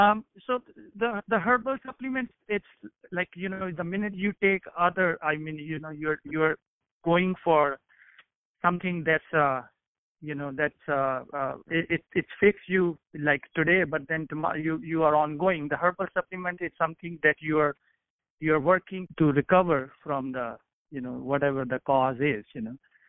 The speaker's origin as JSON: {"language": "English", "region": "North India", "country": "India", "tie": "born there", "said": "I was born in North India, but I did my education in South India."}